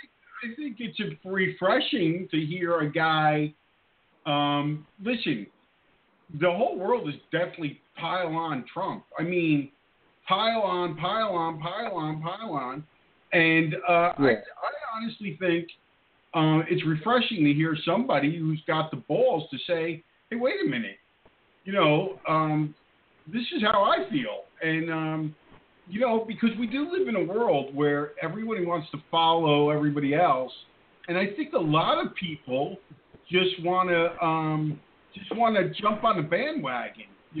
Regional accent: New Jersey, United States; now in Jacksonville, United States; Now, I grew up in New Jersey, okay? But I was down here in Jacksonville, Florida when he became president.

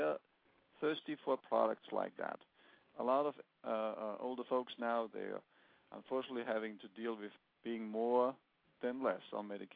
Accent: Austria; English is a second language; the rape plant in my home country, where I come from in Austria

